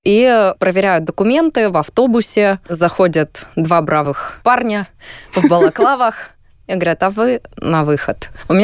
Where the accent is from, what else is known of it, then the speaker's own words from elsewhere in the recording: Myrnohrad, Donetsk Oblast, Ukraine; я сама родом из Донецкой области, небольшого городка Дмитров, ныне он Мирноград, пока он еще находится на оккупированной территории. То есть я уже практически 10 лет не была дома.